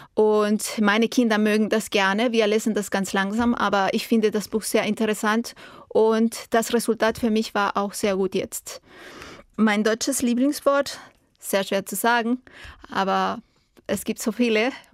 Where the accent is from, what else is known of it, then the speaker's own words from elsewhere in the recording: Magallanes, Chile; German is a second language; Ich komme aus Patagonien, Chile. Ich bin geboren im Jahr 1972. Ich arbeite als Deutschlehrerin an der deutschen Schule in Punta Arenas